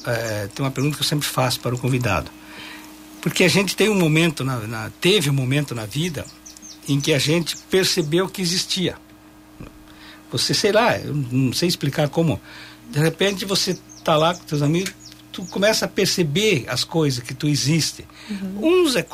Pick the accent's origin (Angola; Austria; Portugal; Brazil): Brazil; Maximiliano de Almeida, Rio Grande do Sul; Eu sou de Maximiliano de Almeida, divisa com Machadinho, lá embaixo no rio, que divide Machadinho com Maximiliano, tem o rio, lá o rio em Andava, eu sou dali, nasci na beira do rio.